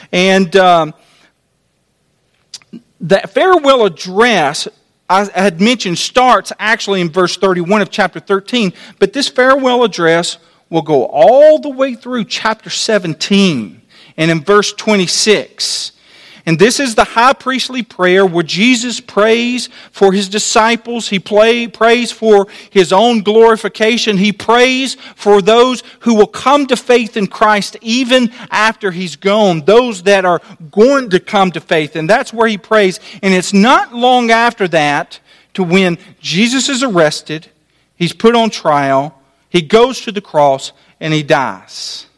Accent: Alabama, United States; I'm from Alabama, a little slow.

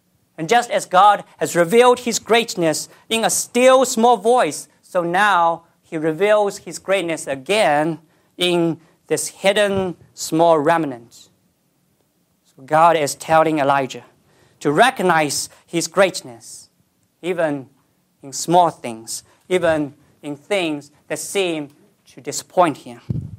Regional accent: China; English is a second language; I came from China, and I'm always amazed by the rapid growth of the churches in China, in my home country.

